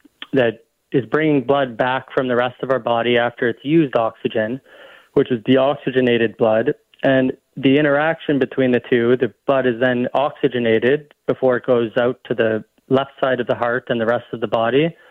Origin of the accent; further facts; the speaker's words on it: Canada; I'm from Canada, and I went to McGill University